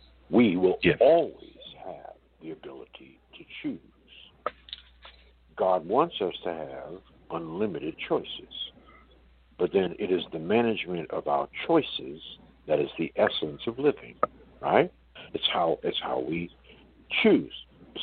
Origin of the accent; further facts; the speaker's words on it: Brooklyn, New York, United States; I grew up fundamentally born in Bed-Stuy in Brooklyn, New York